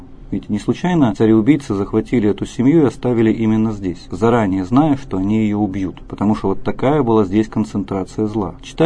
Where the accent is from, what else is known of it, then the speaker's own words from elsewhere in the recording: Yekaterinburg, Sverdlovsk Oblast, Russia; как для уроженца Екатеринбургской, тогда еще Свердловской земли, эта тема, она для нас всегда была актуальна